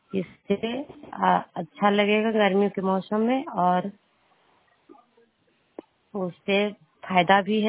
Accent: Madarpur, India; घर मदारपुर कमता पंचायत के रहने वाली हूँ।

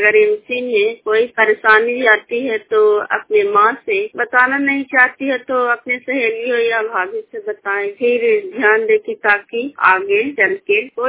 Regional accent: Kolama, Bihar, India; Block खरनौत Kolama गांव की रहने वाली हूँ, जिला नालंदा।

